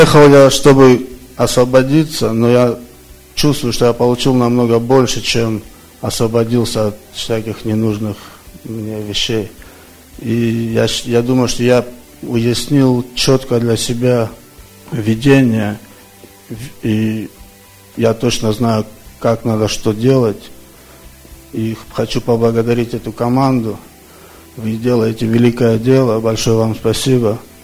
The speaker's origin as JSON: {"language": "Russian", "town": "Orlando", "region": "Florida", "country": "United States", "said": "я из Орландо."}